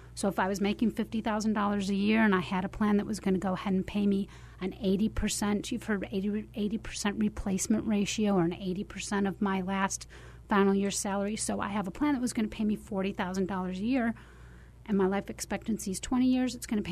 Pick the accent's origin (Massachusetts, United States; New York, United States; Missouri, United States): Missouri, United States; St. Louis; I'm from St. Louis.